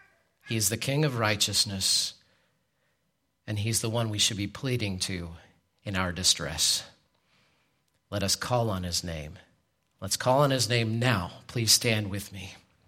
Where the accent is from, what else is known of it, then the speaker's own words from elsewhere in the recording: United States; yes, I'm an American, and I'm proud of this country